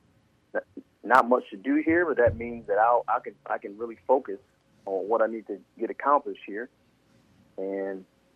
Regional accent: Detroit, Michigan, United States; toughness is instilled in you early growing up in Detroit playing basketball because the talent pool is so deep.

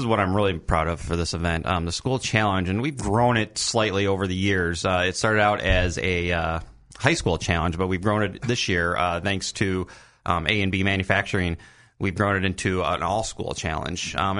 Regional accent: Michigan, United States; now in Rockford, United States; Yeah, I'm like, I'm a transplant. I'm not a lifelong Rockford Red.

